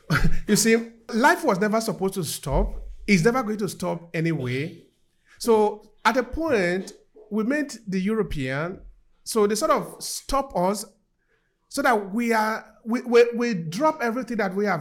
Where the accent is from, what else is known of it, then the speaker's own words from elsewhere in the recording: Nigeria; both of us, we are coming from Nigeria, no? We care about our country. I don't need anybody to tell me that one. I care about my country.